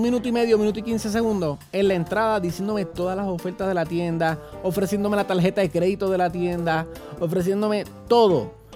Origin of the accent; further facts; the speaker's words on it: Puerto Rico; Entonces, yo, como boricua al fin